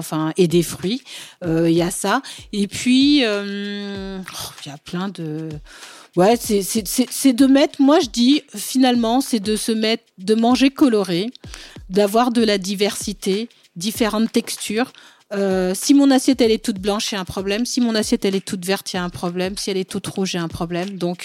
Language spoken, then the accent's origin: French; Mali; Moi, je suis malienne d'origine.